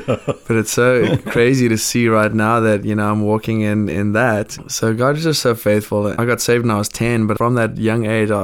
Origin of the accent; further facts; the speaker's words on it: Bothaville, Free State, South Africa; I was born and raised in South Africa, actually born in a little town right in the middle of South Africa called Botaville, just a little farming town.